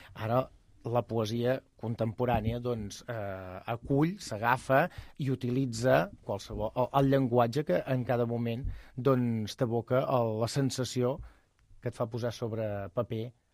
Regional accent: Berga, Catalonia, Spain; a Berga, d'on soc jo

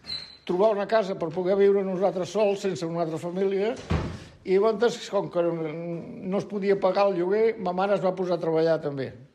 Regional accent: Badalona, Catalonia, Spain; born there; 6 del 6 del 33. A la casa on tinc encara. Miquel Servet, que aquest senyor era el que va descobrir la circulació de la sang. Miquel Servet, 232.

